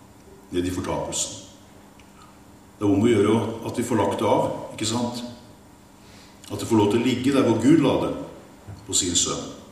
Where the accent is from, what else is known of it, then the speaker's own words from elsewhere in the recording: Kragerø, Telemark, Norway; Det var en av de møte bort i Kragerø, der jeg kommer fra, for det er mange år tilbake dette her nå.